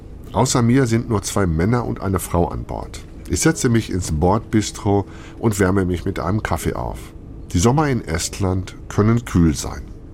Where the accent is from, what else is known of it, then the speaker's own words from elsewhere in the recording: West Germany, Germany; Mich erinnert das so ein bisschen an meine erste Reise als Westdeutscher in die damalige DDR, später heute die neuen Bundesländer.